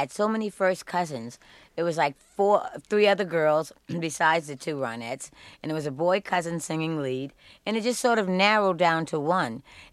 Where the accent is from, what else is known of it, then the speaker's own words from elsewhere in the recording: New York, United States; That's why I love growing up in Spanish Harlem